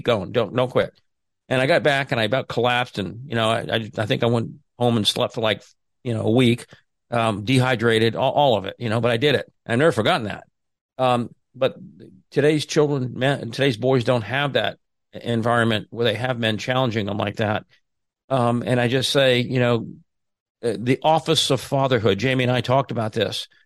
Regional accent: Virginia, United States; And we grew up on Little Creek Amphibious Base.

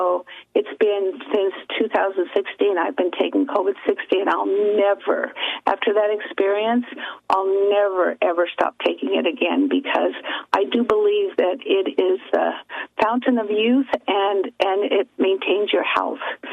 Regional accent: Colorado, United States; now in Arizona, United States; Oh, actually Colorado, but I have a lot of friends from Texas, so

